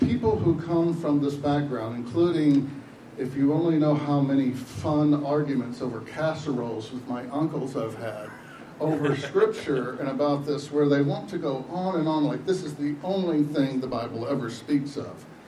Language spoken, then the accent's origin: English; Shreveport, Louisiana, United States; born there; I was born in Shreveport, Louisiana. I mean, right in the middle of redneck area, you can know it. That's my family, let me tell you.